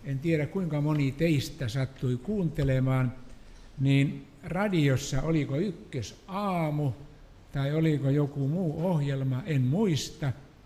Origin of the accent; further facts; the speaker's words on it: Tampere, Pirkanmaa, Finland; Oli muuten sieltä, mistä me olemme kotoisin, Tampereen Teiskosta.